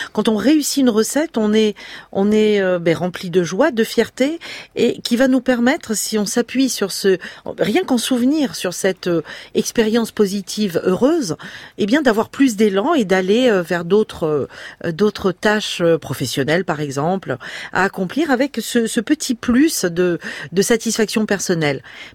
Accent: Corsica, France; donc moi je suis corse, d'origine corse

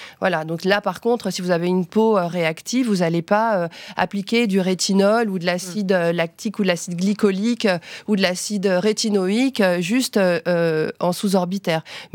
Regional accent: France

